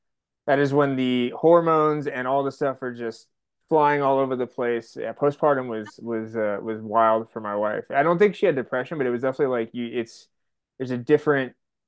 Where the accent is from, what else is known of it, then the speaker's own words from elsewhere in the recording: California, United States; now in Colorado, United States; I'm from Northern California, live in Colorado now, and the just warm water is not a thing.